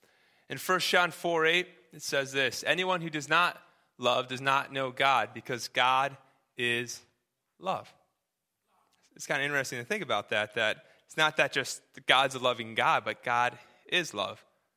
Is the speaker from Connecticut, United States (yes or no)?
yes; Connecticut, United States; Bluey, this is a car I grew up with in Connecticut. It was made the same year I was born, so you can kind of date me there.